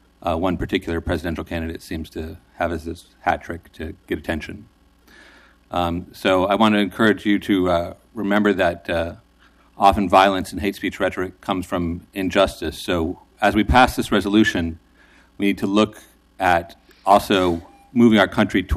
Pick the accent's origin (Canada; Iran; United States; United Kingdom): United States; now in Portland, United States; we, as American people and City of Portland residents